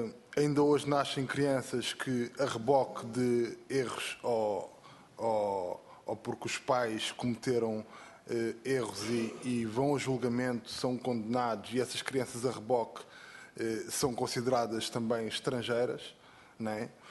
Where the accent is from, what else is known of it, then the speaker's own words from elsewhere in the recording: Portugal; born there; Dizer que sou uma das pessoas que nasceu em Portugal. Eu nasci em Portugal em 1983 e fui considerado cidadão estrangeiro à nascença.